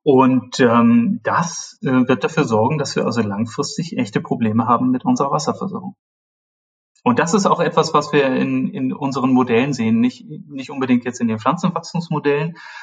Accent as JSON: {"language": "German", "region": "Hamburg area", "country": "Germany", "tie": "born or raised there", "said": "Ich bin in der Nähe Hamburgs aufgewachsen."}